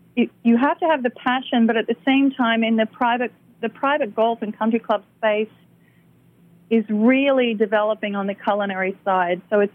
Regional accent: Australia; accent: Australian; My Australian accent.

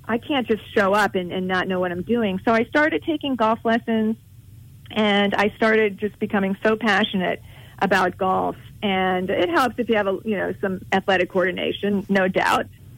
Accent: Ohio, United States; moved away as an adult; also born or lived in Tampa, Florida; now in New York City, United States; I grew up in the Midwest, in Ohio, and then I went to school at South Florida in Tampa and then came to New York City.

